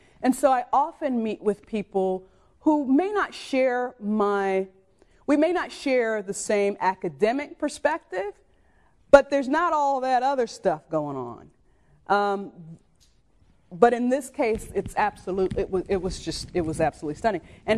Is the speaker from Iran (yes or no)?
no; Williamsburg, United States; And see, I grew up in Williamsburg. This is my hometown.